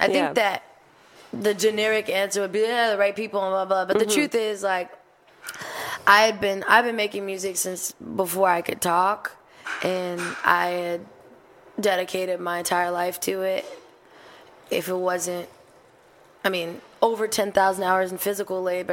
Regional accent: Berlin, Germany; Yeah, I'm really from Berlin.

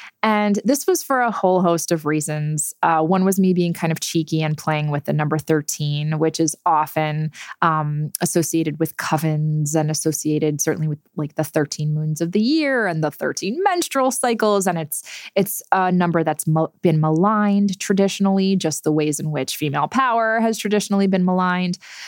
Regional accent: New Jersey, United States; And we would come into New York City. I grew up in New Jersey, so didn't live too far away.

